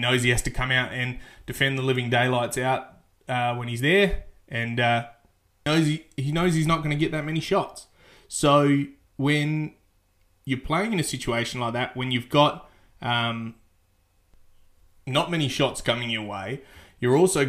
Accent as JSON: {"language": "English", "country": "Australia", "said": "he's an Australian and I'm an Australian, so that makes us best friends."}